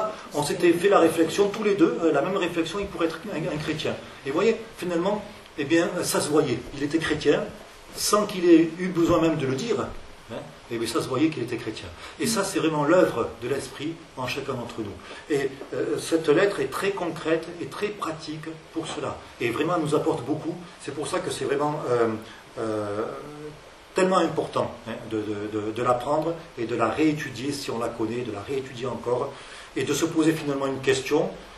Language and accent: French; Nouvelle-Aquitaine, France; On dit, bien, nous, on est du 64.